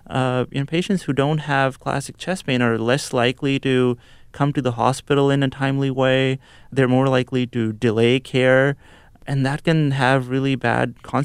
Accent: Pakistan; I wait for someone to ask me where I'm from, so I can tell them I'm from Pakistan, so that they know that there's a Pakistani who's there amongst them

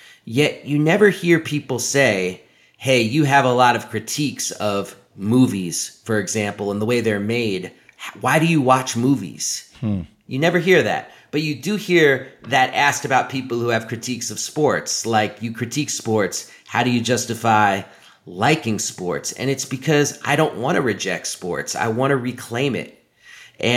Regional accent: New York City, New York, United States; I mean, I grew up in New York City of the 1980s. That means the 86 Mets.

